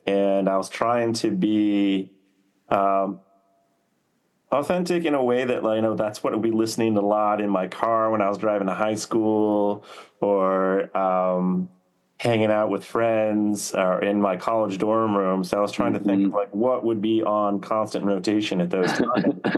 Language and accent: English; Northville, Michigan, United States; also born or lived in Novi, Michigan; I was born in Novi, Michigan, and I lived in an adjacent town called Northville, Michigan, kind of the northeast suburbs of Detroit.